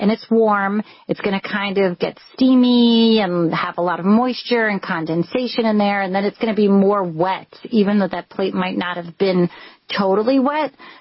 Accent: New York, United States

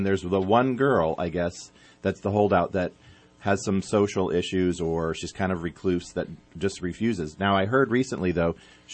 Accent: Santa Barbara, California, United States; So when I grew up in Santa Barbara, and I lived in married student housing.

